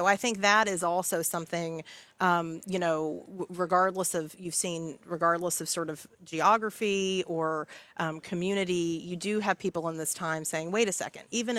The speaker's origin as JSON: {"language": "English", "region": "Texas", "country": "United States", "tie": "born or raised there", "said": "we know about people in my home state of Texas and people across the country"}